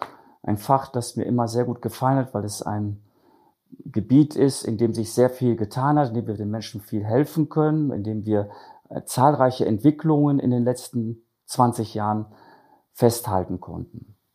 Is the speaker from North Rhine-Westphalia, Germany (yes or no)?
yes; Münster, North Rhine-Westphalia, Germany; ich bin 1968 in Münster geboren, als Kind zwei spanischer Gastarbeiter und habe dann auch in Münster studiert und dann auch letztendlich über 15 Jahre hinweg in Münster auch Medizin gemacht.